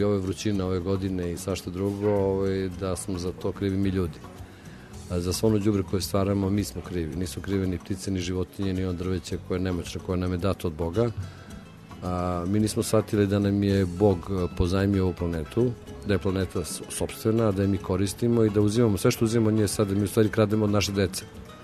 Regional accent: Belgrade, Serbia; Ja sam Beograđanin, 7 generacija

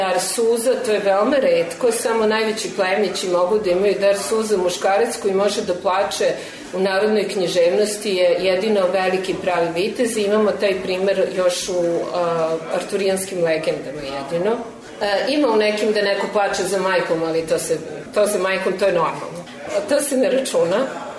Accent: Serbia; jer mi smo ušli, Srbi su ušli u teoriju književnosti kao jedini evropski narod

